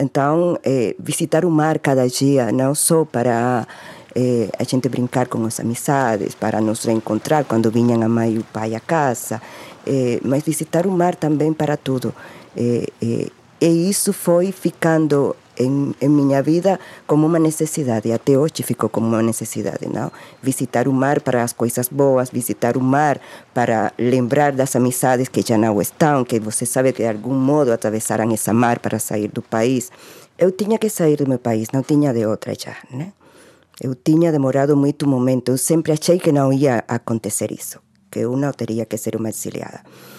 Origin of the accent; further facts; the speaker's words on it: Havana, Cuba; Portuguese is a second language; also born or lived in Santiago de Cuba; eu sou cubana, tenho 55 anos. Eu cheguei diretamente desde Cuba, eu sou da Havana e de Santiago de Cuba.